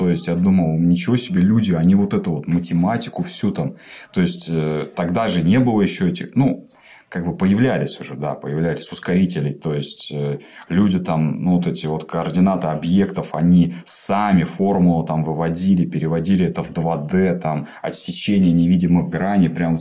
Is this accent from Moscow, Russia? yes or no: no; Saint Petersburg, Russia; also born or lived in Kingisepp; начинал здесь, в Питере. Я же питерский. Угу. Получается, родился в Кингисеппе. В семье учителей.